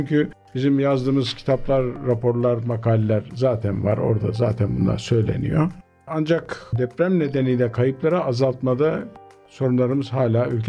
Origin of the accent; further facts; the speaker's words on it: Istanbul, Turkey; born there; İstanbul doğumluyum. Fatih, Tarihi Yarımada'da. Üniversiteyi İstanbul'da bitirdim. İstanbul Üniversitesi Jeofizik bölümünü bitirdim.